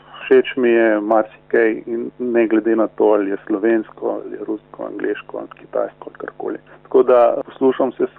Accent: Ljubljana, Central Slovenia, Slovenia; Rodil sem se v Ljubljani, prvih 20 let sem preživel tam do študija. Pol sem živel pa vse povsod v različnih mestih. Kamnik, Celje, Maribor, Rogaška, Slatina, ponekod sem delal, ponekod sem živel.

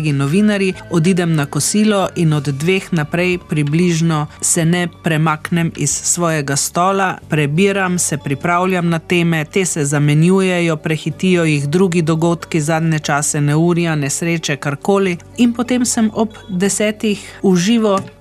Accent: Styria, Slovenia; accent: Styrian dialect; ko so mi povedali, da je moje štajersko narečje premočno

